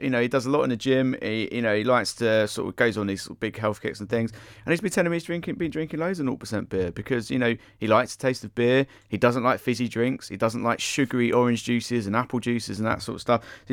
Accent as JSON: {"language": "English", "region": "East of England", "country": "United Kingdom", "said": "I mean, I was from Essex."}